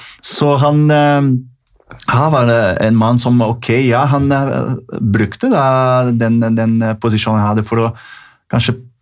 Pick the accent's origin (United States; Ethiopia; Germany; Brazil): Brazil; Norwegian is a second language; Men som brasilianer så ja